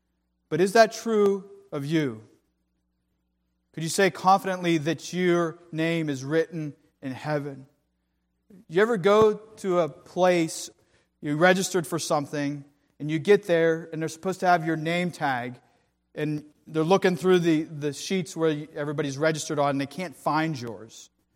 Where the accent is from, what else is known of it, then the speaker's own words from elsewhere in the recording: Pittsburgh, Pennsylvania, United States; Born and raised in the Berg. Pittsburgh, that is, in case any of you didn't catch that.